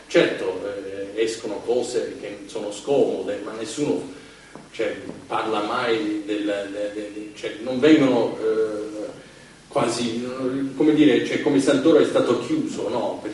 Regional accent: United States; now in Italy; Invece all'estero è l'opposto, no? Cioè, nel mio paese Fox, cioè, è orrendo.

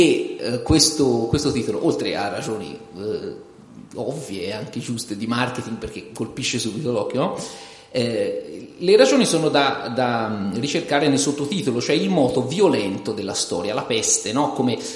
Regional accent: Tuscany, Italy; vengo dalla Toscana

